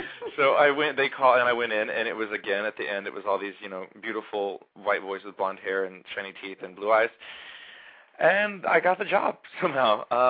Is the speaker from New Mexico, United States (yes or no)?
no; Austin, Texas, United States; I grew up in Austin, Texas. I'm a Texas mm-hmm. boy, born mm-hmm. and raised, and all of my family still lives there.